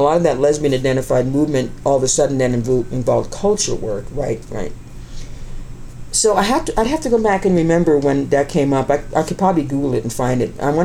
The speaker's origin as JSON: {"language": "English", "town": "Albany", "region": "New York", "country": "United States", "tie": "born there", "said": "She was born in Albany, and I was born in Albany, and blah, blah, blah."}